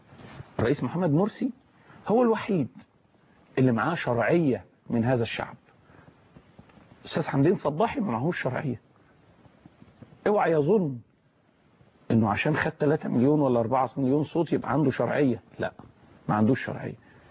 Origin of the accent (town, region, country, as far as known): Egypt